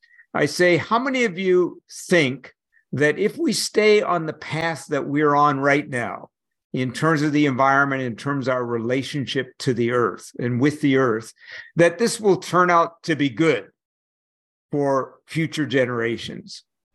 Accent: New York City, New York, United States; I grew up in New York City, really had almost no experience of being in true nature because our family wasn't very rich and we really couldn't travel to big nature.

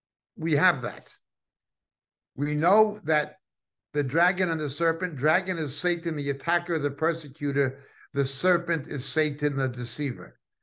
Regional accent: New York, United States; because I was from New York, because we used to joke back and forth like that.

